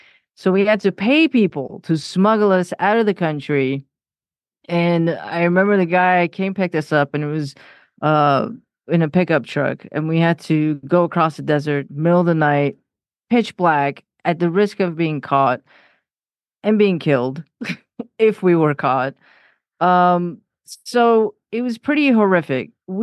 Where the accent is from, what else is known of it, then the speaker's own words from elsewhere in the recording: Iran; now in United States; I was born in Iran. I was born at a time where Iran and Iraq were at war with each other.